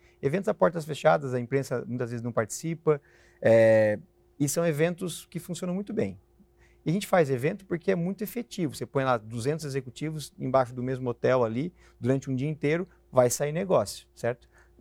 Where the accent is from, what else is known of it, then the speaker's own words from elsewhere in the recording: Brazil; Eu sou brasileiro, sou o CEO global da operação, mas é uma coincidência, porque no fundo a empresa acaba sendo uma empresa internacional.